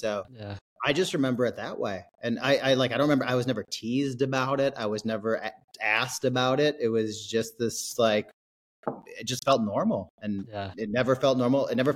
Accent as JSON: {"language": "English", "region": "Wisconsin", "country": "United States", "said": "So I am a Midwest kid. I'm from Wisconsin."}